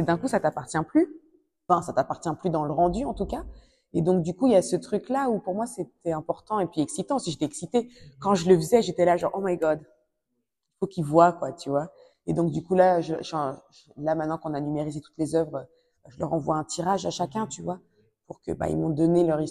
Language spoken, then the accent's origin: French; France; Mais pour nous, en France, quand on nous demande d'où tu viens, même si on sait qu'on est en France, on sait qu'on vient d'ailleurs, en fait.